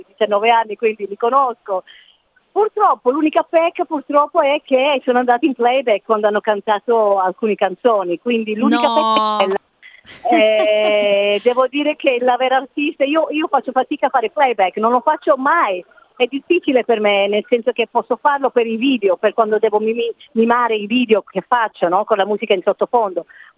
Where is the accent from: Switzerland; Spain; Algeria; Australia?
Australia; ascoltavo quando ero piccola lì in Australia con la mia famiglia